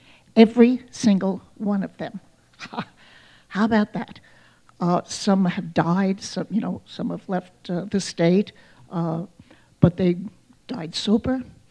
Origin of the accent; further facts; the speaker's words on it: Manhattan, New York, United States; I'm a New Yorker, by the way, a certified Manhattanite.